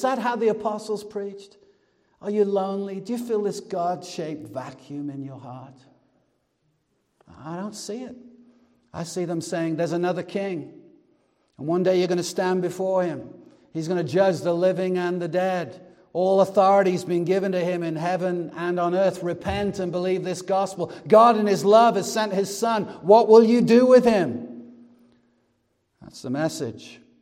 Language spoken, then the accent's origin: English; England, United Kingdom; accent: English; I'm Irish and Welsh by nature, even though I've got an English accent.